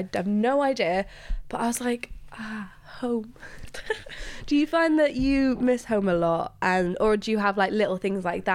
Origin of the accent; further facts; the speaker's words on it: Luxembourg; moved away; I am also, hands up, I am also an immigrant. And I find it, this might sound crazy, but growing up in Luxembourg